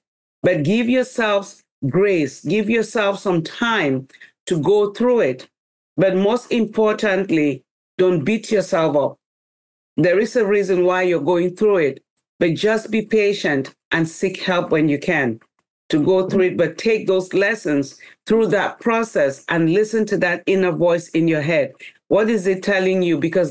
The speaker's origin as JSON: {"language": "English", "country": "Cameroon", "tie": "born or raised there", "also_born_or_lived": "Canada", "moved": "yes", "lives_now": "United States", "said": "there was a story that actually took me out of Cameroon. Growing up in Cameroon, you know, as you can tell from the book, I was really daddy's little girl. And growing in Cameroon, I always wanted to be a teacher like my father."}